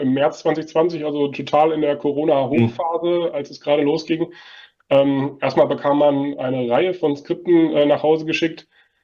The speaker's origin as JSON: {"language": "German", "region": "North Rhine-Westphalia", "country": "Germany", "tie": "born there", "said": "Dadurch, dass ich gebürtig aus der Nähe von Hagen komme"}